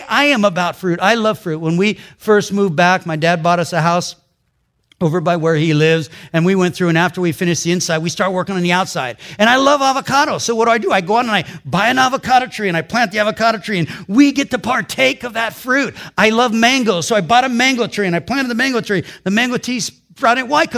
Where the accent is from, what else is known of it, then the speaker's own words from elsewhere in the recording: Long Beach, California, United States; And so, born and raised in Long Beach and stuff